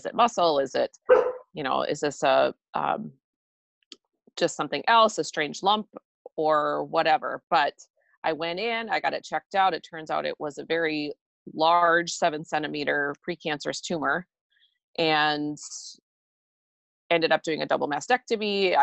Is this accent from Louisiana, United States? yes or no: no; Minnesota, United States; We actually were living in Arizona at the time, which we are from Minnesota, which is where we live now.